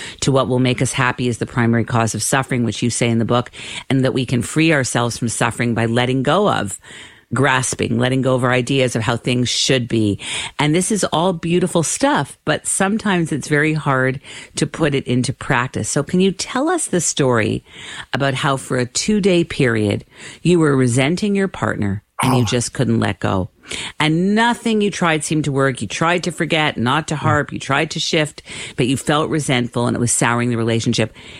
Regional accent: Canada; I'm Canadian, so I love it. We're Canadian.

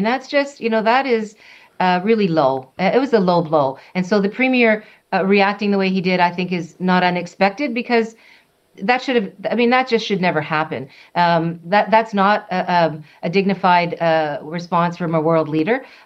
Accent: Canada; we have to be really prepared to fight and to fight in a way that is going to make it clear that we're never going to become anything but Canada

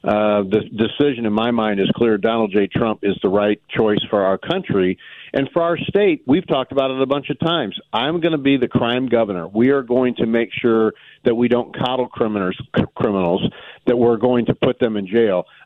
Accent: St. Louis, Missouri, United States; from growing up in North St. Louis City to now in a very rural life, first-generation cattle farmer for 40 years. Raised by a law enforcement family, not only in North St. Louis

